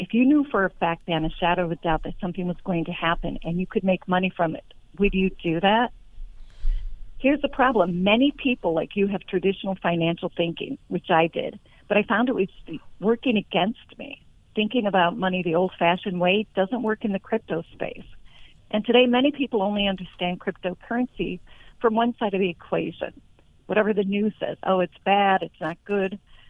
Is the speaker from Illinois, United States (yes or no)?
yes; Chicago, Illinois, United States; Okay, well, I grew up in Chicago. I went to Chicago high schools. I went to DePaul University. I worked at the Chicago Board of Trade.